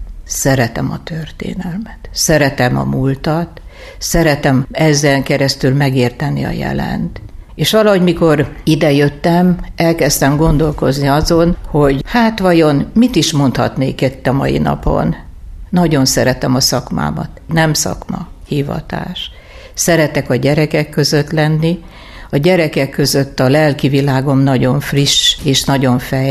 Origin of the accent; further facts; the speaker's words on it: Magyarkanizsa, Vojvodina, Serbia; born there; Visszakanyarodva, Magyar Kanizsán születtem, édesapám gépkocsi vezető volt, édesanyám pedig az ottani városházán dolgozott, mint tisztviselő.